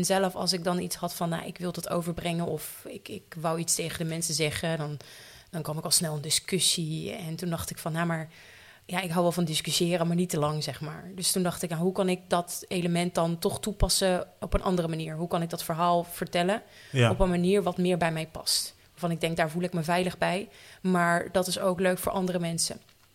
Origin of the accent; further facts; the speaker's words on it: Leeuwarden, Friesland, Netherlands; Ik ben 28 jaar en ik kom uit Leeuwarden.